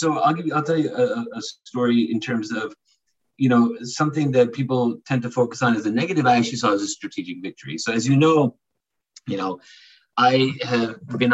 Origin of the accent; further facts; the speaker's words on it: Norfolk, Virginia, United States; born there; But so imagine for an entire generation of brown Americans like myself, I always tell people I was actually born in Norfolk, Virginia.